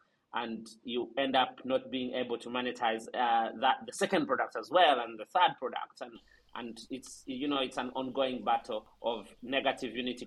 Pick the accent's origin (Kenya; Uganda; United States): Uganda; I'm originally from Uganda and I worked across the continent. So at one point I was working in Nairobi, just next door to Uganda.